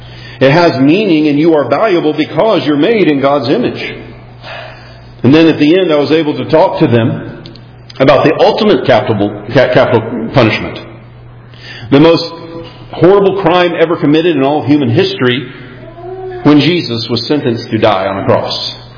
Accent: the South, United States; accent: southern American; with my, of course, American accent, my southern accent

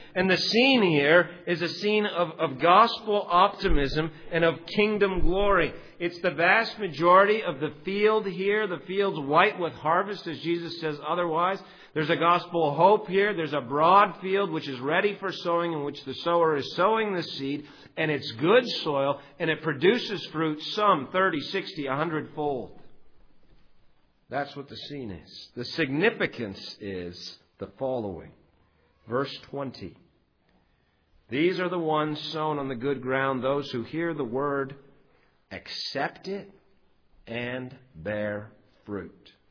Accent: Ontario, Canada; now in United States; Where I grew up in Ontario, Canada, there's very rich soil.

